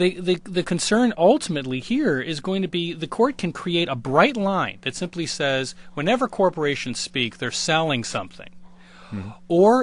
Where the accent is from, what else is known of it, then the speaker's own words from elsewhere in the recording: Chicago, Illinois, United States; Well, you're only asking me because I am from Chicago.